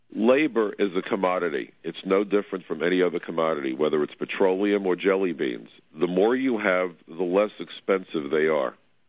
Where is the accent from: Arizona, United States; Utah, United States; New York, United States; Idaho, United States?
New York, United States; New York City; New York is the safest big city in America. I am a New Yorker.